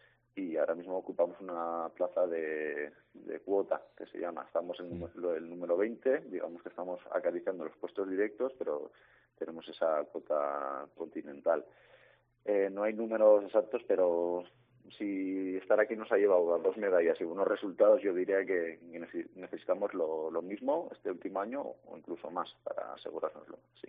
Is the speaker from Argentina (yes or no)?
no; Sangüesa, Navarre, Spain; empecé en mi pueblo, en Sangüesa. Y ya luego más tarde, cuando ya me lo quise tomar más en serio, subí hacia Pamplona